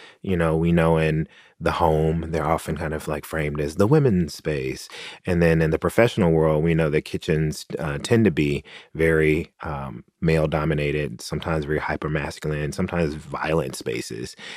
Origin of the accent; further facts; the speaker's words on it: Tennessee, United States; to give a shout out to my home state of Tennessee.